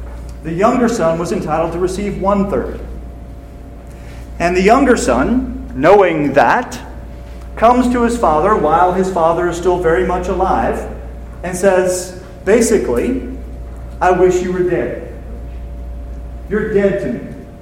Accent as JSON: {"language": "English", "town": "New Orleans", "region": "Louisiana", "country": "United States", "tie": "born or raised there", "said": "I grew up in New Orleans, and there were a lot of reasons that I chose to get away from home and go to Auburn."}